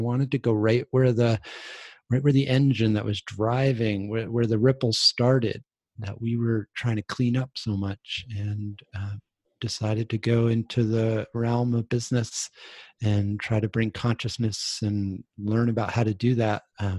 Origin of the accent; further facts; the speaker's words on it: New York City, New York, United States; born there; I was born in New York. New York City. I was born in Queens, but she lived in Brooklyn.